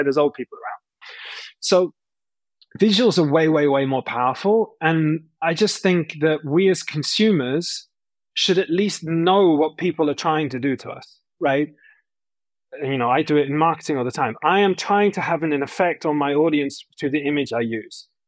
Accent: United Kingdom; I'm British.

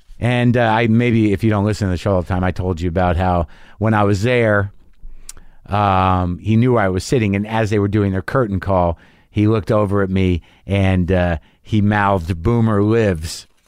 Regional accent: New Mexico, United States; born or raised there

